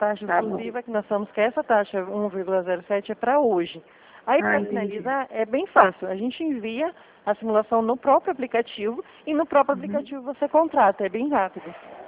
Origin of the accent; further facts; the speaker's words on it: Presidente Prudente, São Paulo, Brazil; eu sou aqui de Presidente Prudente, estado de São Paulo.